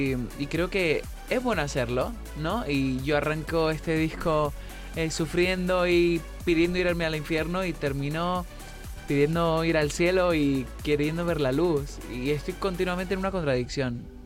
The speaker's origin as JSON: {"language": "Spanish", "region": "Canary Islands", "country": "Spain", "said": "Yo que soy de Canarias, que hay mucho de Latinoamérica en Canarias."}